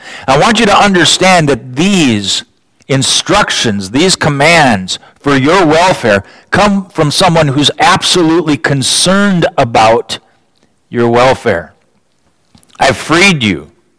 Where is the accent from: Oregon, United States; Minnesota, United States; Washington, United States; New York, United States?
Minnesota, United States; Owatonna; born or raised there